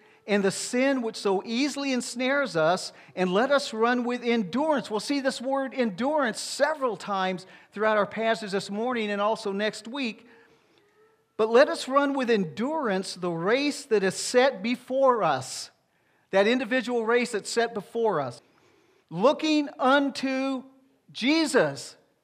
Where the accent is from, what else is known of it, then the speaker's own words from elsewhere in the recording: Deep South, United States; I grew up in the Deep South, back during a time where it was a really bad time between the blacks and the whites.